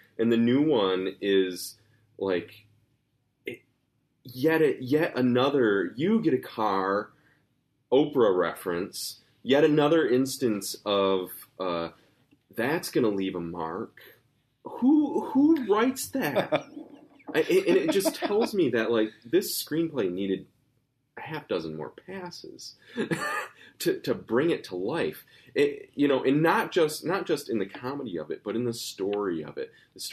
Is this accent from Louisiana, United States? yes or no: no; Grand Rapids, Michigan, United States; the guy who wrote the screenplay from that is from my hometown, Grand Rapids.